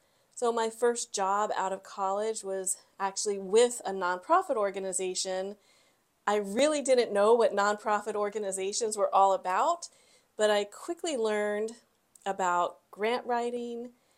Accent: Florida, United States; moved away as an adult; I'm originally from Florida

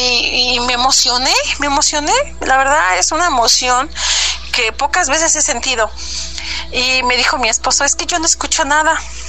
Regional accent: Puebla, Mexico; soy del estado de Puebla.

